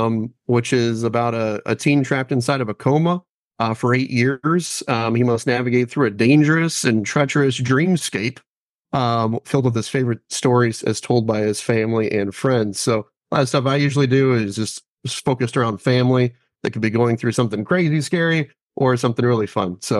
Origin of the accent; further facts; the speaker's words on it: Detroit, Michigan, United States; I'm from Detroit, Michigan. I'm a product of a single mom who, you know, worked her tail off.